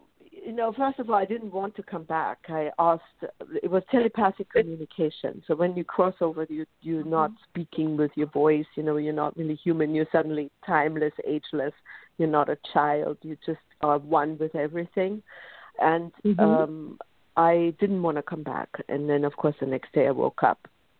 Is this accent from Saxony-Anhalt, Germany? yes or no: no; Munich, Bavaria, Germany; I grew up in Munich, Germany, so I grew up in with Catholic parents